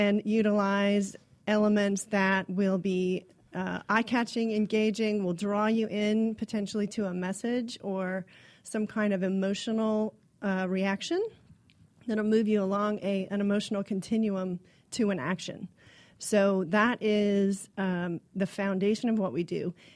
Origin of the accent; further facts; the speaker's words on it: Florida, United States; I grew up in Florida, and so as a child, I was constantly going to Disney World